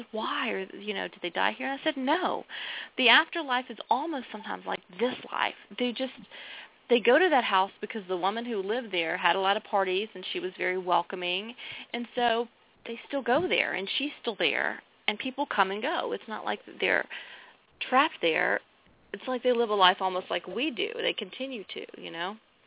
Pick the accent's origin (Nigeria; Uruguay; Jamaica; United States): United States; Georgia; I love Savannah and, you know, growing up in Georgia